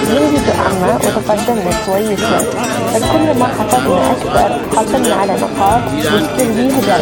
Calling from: United Arab Emirates; معكم كمان من الإمارات

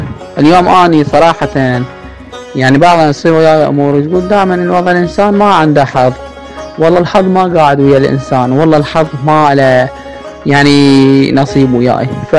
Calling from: Iraq; أنا معكم من العراق

